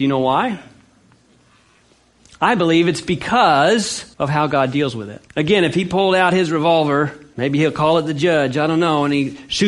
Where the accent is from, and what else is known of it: California, United States; born or raised there